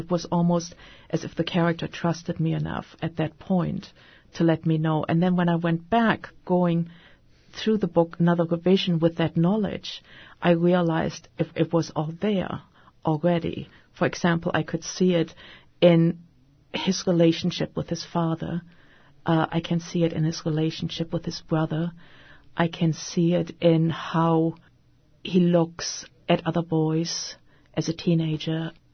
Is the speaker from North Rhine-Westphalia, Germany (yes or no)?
yes; Büderich, North Rhine-Westphalia, Germany; I didn't grow up in the Bronx. I grew up in Germany. And 1953, I was in a little town called Büderich in Germany near the Rhine River.